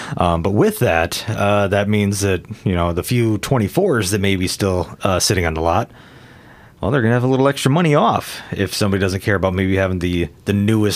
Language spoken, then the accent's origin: English; Prairie du Chien, Wisconsin, United States; I grew up in Prairie du Chien, you know, smaller town.